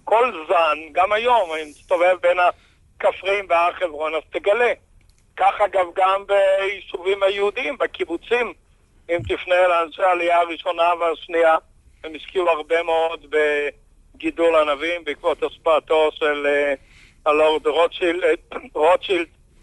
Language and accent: Hebrew; Kfar Etzion, West Bank, Palestine; אני נולדתי בכפר עציון.